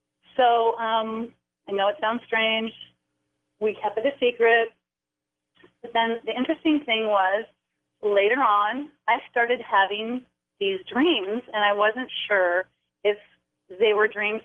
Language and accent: English; Ojai, California, United States; I grew up around the Ojai area, and in the middle 90s, I'd say I was in my early 20s.